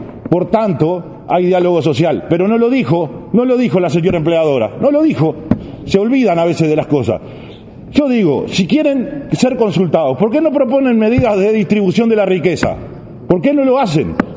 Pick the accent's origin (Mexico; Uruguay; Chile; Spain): Uruguay; aunque no sea venezolano, porque soy uruguayo